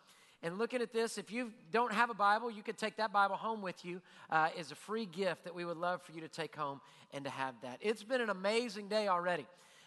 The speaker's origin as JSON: {"language": "English", "region": "Louisiana", "country": "United States", "said": "We're from Louisiana. You know how much crawfish you got to sell to get $85 million into a bank account?"}